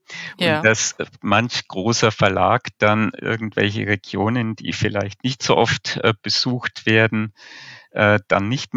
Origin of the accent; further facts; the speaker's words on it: Bavaria, Germany; Ich komme ja eigentlich aus dem Fichtelgebirge